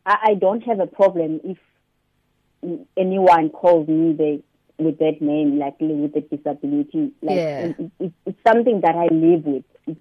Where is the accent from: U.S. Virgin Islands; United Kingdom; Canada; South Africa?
South Africa; Eastern Cape; now in Cape Town, South Africa; as you said. I'm from the Eastern Cape, but I'm currently in Cape Town.